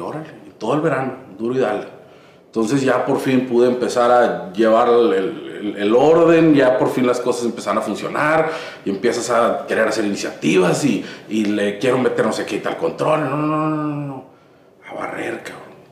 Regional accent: Monterrey, Nuevo León, Mexico; Yo soy de aquí de Monterrey, de una serie de familias de trabajo, donde toda la vida la religión en la casa fue el trabajo y la disciplina.

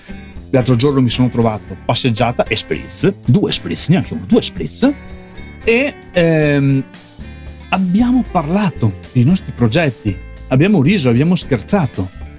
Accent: Veneto, Italy; accent: Venetian; siamo tutti e due veneti, se poi dall'accento non l'avete capito che sono veneto

